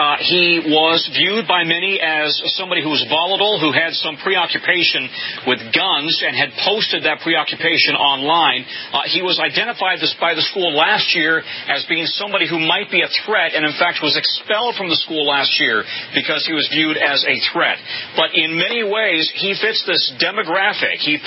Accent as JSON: {"language": "English", "town": "Littleton", "region": "Colorado", "country": "United States", "tie": "born or raised there", "said": "Columbine in Littleton, Colorado, my hometown, 13 dead there, and that was 19 years ago."}